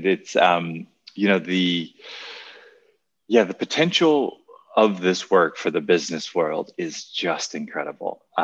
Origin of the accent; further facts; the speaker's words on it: Hawaii, United States; So I grew up in Hawaii. Hawaii is a beautiful place, but it's also a very substance-rich environment.